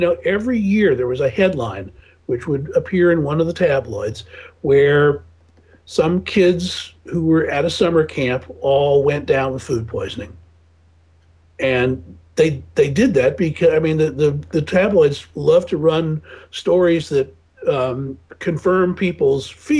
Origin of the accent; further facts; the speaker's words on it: United States; when people know I'm an American, they'll bring a bottle of ketchup to the table.